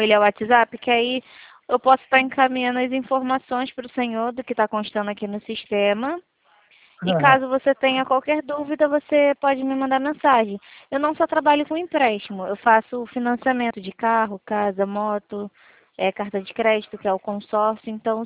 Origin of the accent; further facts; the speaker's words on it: Rio de Janeiro, Brazil; Ah, não, eu sou do Rio de Janeiro.